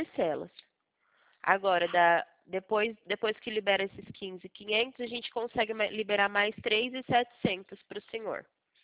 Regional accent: Presidente Prudente, São Paulo, Brazil; sou de Presidente Prudente, São Paulo.

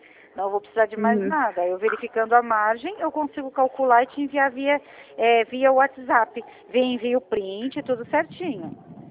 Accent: São Paulo, Brazil; eu sou do estado de São Paulo

